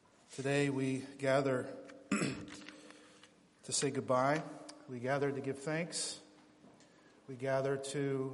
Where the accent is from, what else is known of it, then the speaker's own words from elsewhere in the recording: Appalachia, United States; I'm from the Appalachian Mountains and grew up listening to those old bluegrass songs.